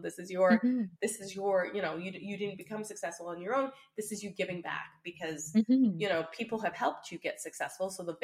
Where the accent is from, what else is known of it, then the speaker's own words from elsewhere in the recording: Canada; These are things we pay for as Canadian taxpayers and as citizens.